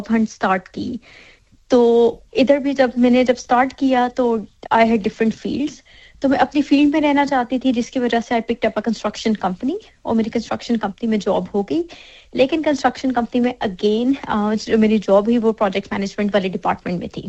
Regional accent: Islamabad, Islamabad Capital Territory, Pakistan; moved away as an adult; now in Brisbane, Australia; اور میں آسٹریلیا میں لاسٹ 7 ایئر سے ہوں۔ میرا بیک گراؤنڈ پاکستان اسلام آباد سے ہے اور میں ساری لائف تو اسلام آباد میں ہی رہی ہوں، اور پھر شادی کے بعد 7 ایئرس اگو میں ادھر موو کی ہوں آسٹریلیا، اور کرنٹلی ابھی میں برسبن میں رہ رہی ہوں۔

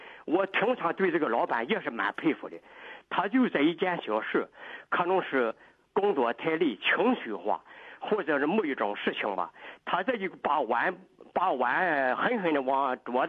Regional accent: China; 老板是我们中国人，我是中国人，在其他的都是外国人。

